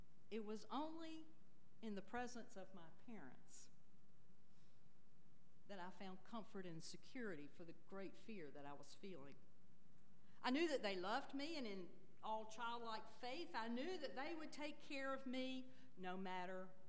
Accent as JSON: {"language": "English", "region": "Florida", "country": "United States", "tie": "born or raised there", "said": "I grew up in Florida. As a family, my family would go every year to Central Florida and spend several weeks at the lake there."}